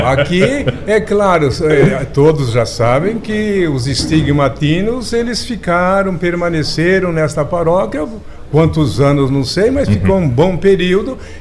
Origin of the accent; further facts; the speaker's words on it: São João da Boa Vista, São Paulo, Brazil; São João da Boa Vista, vocês não conhecem, mas é estado de São Paulo e é próximo de Campinas.